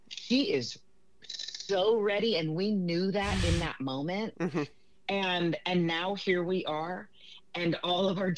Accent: Oakland, California, United States; being from my hometown of Oakland

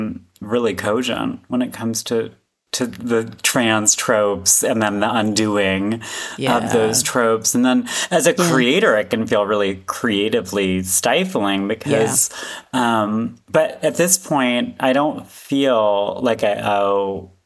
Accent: Syracuse, New York, United States; I grew up in Syracuse, New York, which I like to call the most glamorous place in America.

